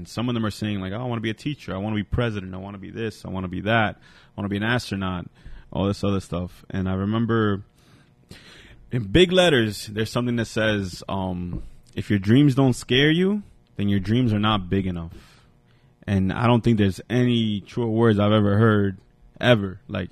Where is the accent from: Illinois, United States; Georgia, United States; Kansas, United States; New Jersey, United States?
New Jersey, United States; Paterson; And we're from